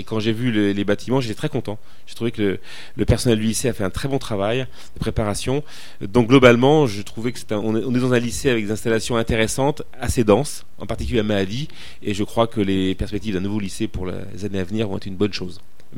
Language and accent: French; Nantes, Pays de la Loire, France; also born or lived in Cahors / Paris; je suis né à Cahors, une ville connue pour son vin, qui est près de l'Auvergne. Et très rapidement, je suis venu à Nantes, une ville de l'Ouest. Et donc, j'ai fait mes études à Nantes